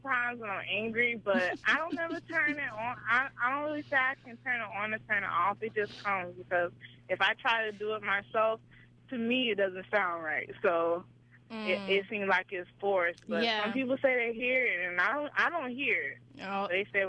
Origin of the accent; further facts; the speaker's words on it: United States; born there; Well, I was born in the U.S., but both my parents were born in Jamaica. I had left and stayed there for a couple years, but I've been in America all my life.